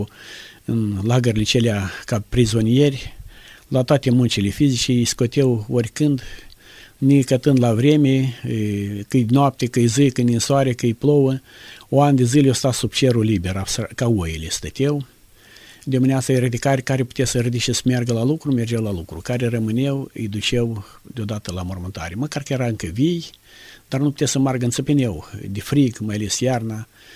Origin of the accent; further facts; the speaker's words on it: Chișinău, Moldova; suntem din Republica Moldova, orașul Chișinău. Am trecut de 60 de ani acum